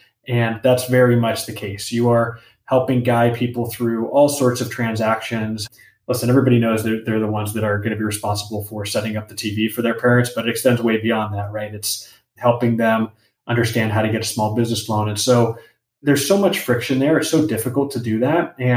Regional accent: Los Angeles, California, United States; also born or lived in Boston, United States; So, you know, as I said, I grew up in Los Angeles. I was lucky enough to go to college out at Harvard in Boston.

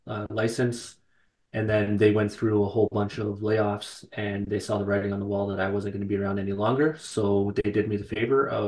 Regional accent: Mississauga, Ontario, Canada; now in Barrie, Canada; Born and raised in Mississauga. I now live just outside of Barrie.

